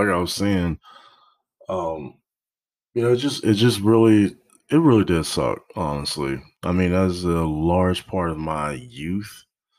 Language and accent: English; Texas, United States; where I grew up first in Texas, you know, going to an, you know, all black and brown school.